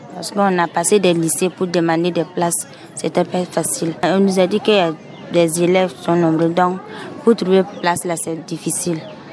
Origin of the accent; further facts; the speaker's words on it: Barsalogo, Centre-Nord, Burkina Faso; now in Kaya, Burkina Faso; je viens de Barsalogo, je suis un élève